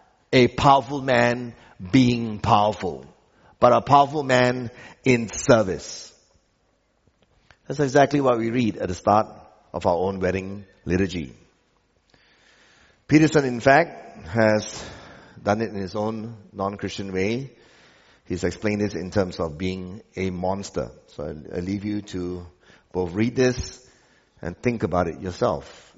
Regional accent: Australia; Whereas the culture I came from Australia would be basically a circle.

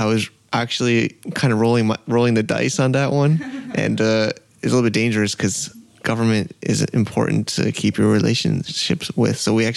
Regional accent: United States; now in China; yeah, I'm an American, of course, but I'm an American that's been here 8 years and have my like life is here.

